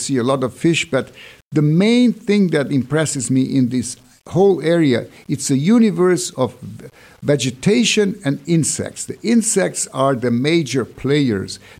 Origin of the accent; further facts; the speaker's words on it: Brazil; I was born and raised in Brazil